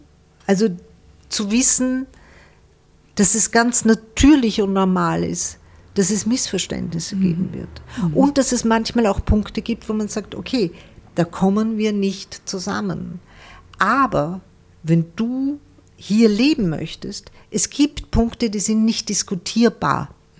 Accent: Tabriz, East Azerbaijan, Iran; German is a second language; now in Germany; Meine Mutter redet manchmal Farsi mit mir oder eben Aseri, weil ich komme aus Tabriz, das ist im Aserbaidschan und wir sprechen so ein Mischmasch. Also ich verstehe beides, ich verstehe Aseri und Farsi, spreche aber kein Aseri, spreche halt sehr schlecht Farsi.

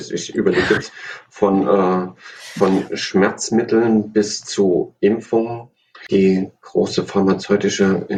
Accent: Thuringia, Germany; born there; Ich bin in Thüringen geboren

